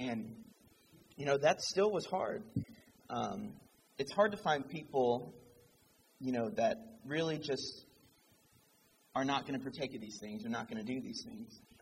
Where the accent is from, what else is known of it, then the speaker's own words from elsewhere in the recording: Georgia, United States; now in Kentucky, United States; I came here from Georgia. I didn't know a soul in Kentucky.